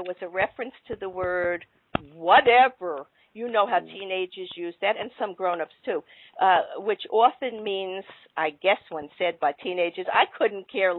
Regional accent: Sheepshead Bay, New York, United States; Well, I grew up in Sheepshead Bay, as did you.

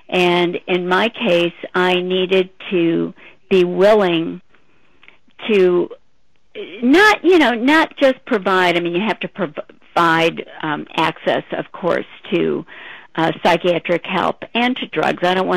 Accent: St. Louis, Missouri, United States; And I grew up in St. Louis and had lived there all my life

